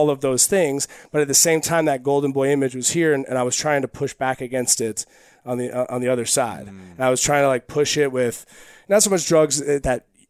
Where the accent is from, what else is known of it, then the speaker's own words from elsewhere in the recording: Eugene, Oregon, United States; I grew up in Eugene, Oregon.